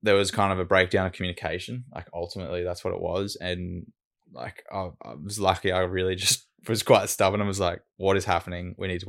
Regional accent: Brisbane, Queensland, Australia; So I've grown up in Brizzy and lived in Brizzy my whole life on the south side of Brizzy.

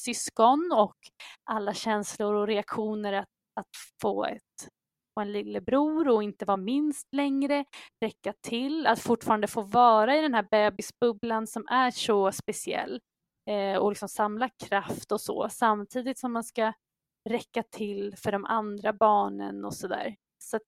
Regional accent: Järna, Stockholm County, Sweden; jag kommer ju från Järna

